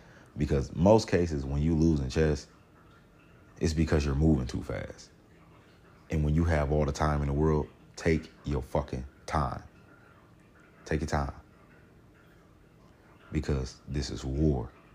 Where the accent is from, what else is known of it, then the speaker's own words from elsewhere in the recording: Detroit, Michigan, United States; I'm a little black kid. I grew up on West 7 Mile in Detroit. West 7 Mile, Detroit.